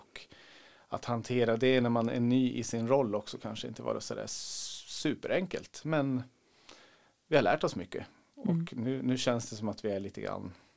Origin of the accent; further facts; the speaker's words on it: Nyköping, Södermanland, Sweden; also born or lived in Eskilstuna; född och uppvuxen i Sörmland. Eskilstunas BB. 1978, så att det är några år sedan.